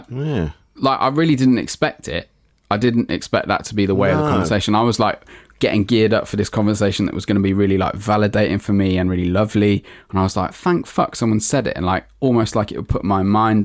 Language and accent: English; Hereford, West Midlands, United Kingdom; because I'm like from Hereford originally. So right. Small little rural market town.